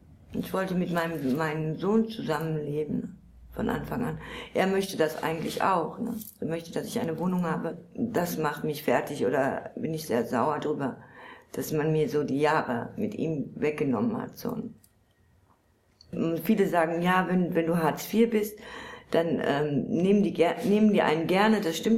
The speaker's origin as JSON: {"language": "German", "town": "Krefeld", "region": "North Rhine-Westphalia", "country": "Germany", "tie": "born there", "said": "ich bin in Krefeld geboren, Krefeld-Oerding geboren"}